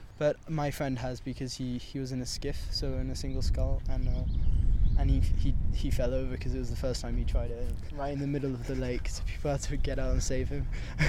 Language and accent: English; Paris, Île-de-France, France; English is a second language; Oh, we come from Paris, yeah.